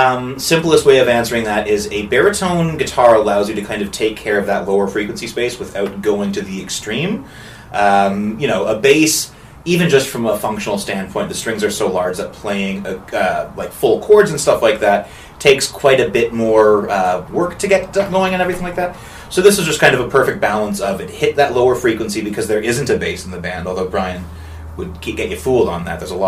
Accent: Toronto, Ontario, Canada; I'm also a Newfoundlander by choice. That's right. I'm from Toronto originally.

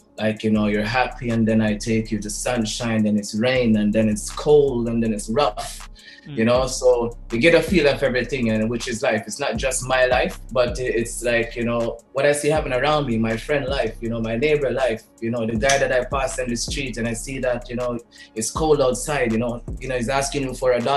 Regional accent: Negril, Westmoreland, Jamaica; I was born and raised in Negril, you know, the earlier part of my life, you know, okay. Until I moved to Montego Bay due to studies

